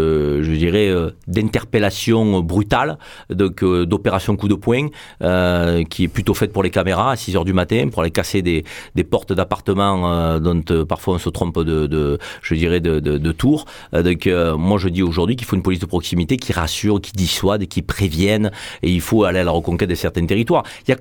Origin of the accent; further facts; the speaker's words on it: Marseille, Provence-Alpes-Côte d'Azur, France; nous sommes français, nous sommes marseillais.